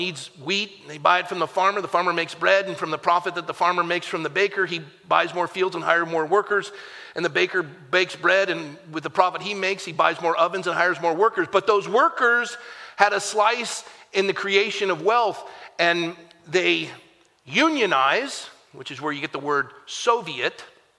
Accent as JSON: {"language": "English", "country": "United States", "said": "But I'm still an American and a proud American. I'm a patriotic American."}